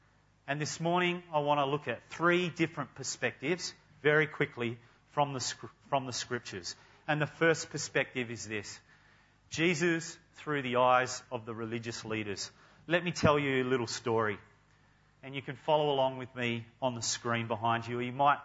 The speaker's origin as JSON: {"language": "English", "town": "Kewdale", "region": "Western Australia", "country": "Australia", "said": "Any other Kewdale people in the room tonight? I'm from Kewdale."}